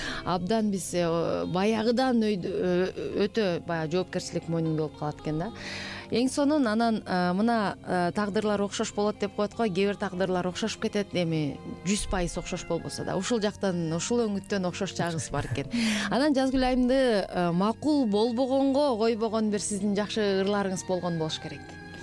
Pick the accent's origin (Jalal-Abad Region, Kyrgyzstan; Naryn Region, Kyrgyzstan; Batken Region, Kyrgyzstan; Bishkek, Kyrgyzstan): Jalal-Abad Region, Kyrgyzstan; Jalal-Abad; also born or lived in Osh; Мисалы, мен өзүм Жалал Абаддан, анан Оштукмун деп коем. Анткени Тоошудан ары эле Ош болгон мурдачы, анан кийин өзүм Ат Башыга турмушка чыкканмын.